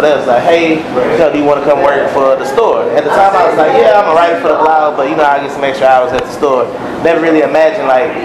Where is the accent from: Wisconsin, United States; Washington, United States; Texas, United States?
Texas, United States; Dallas; So graduating high school, I left Dallas. I'm from Dallas. Came down to Austin